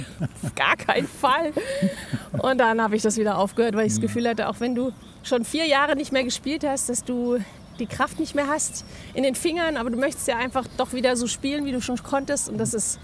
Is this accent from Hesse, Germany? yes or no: yes; Darmstadt, Hesse, Germany; da wo ich herkomme, in Darmstadt